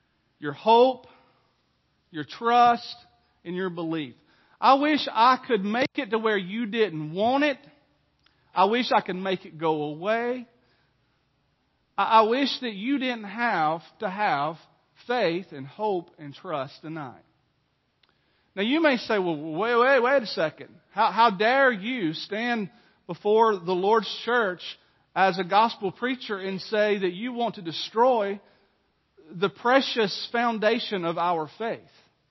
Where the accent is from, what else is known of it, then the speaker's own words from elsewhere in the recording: Jasper, Alabama, United States; And yet I'm from Jasper originally, and so you know I've got the Walker County connection to the Nichols